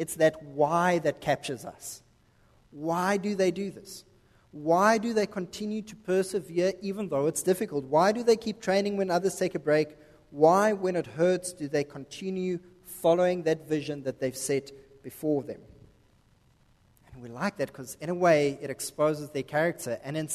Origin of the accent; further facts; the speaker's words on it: South Africa; accent: Americanized; now in United States; My accent is completely Americanized. We're actually South African